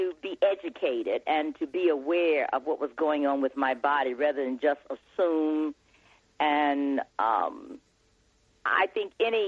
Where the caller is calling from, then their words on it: Los Angeles, California, United States; I'm calling you from Los Angeles.